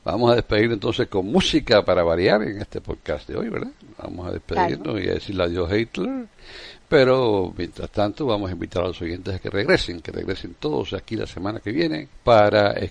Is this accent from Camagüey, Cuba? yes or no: no; Havana, Cuba; Uno de niño en La Habana esperaba que nevara también y nunca nevó tampoco.